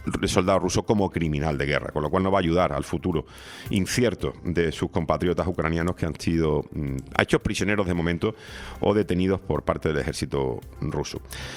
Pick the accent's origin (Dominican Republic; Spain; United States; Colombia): Spain; Eso que ya somos los españoles de a pie, que somos virólogos profesionales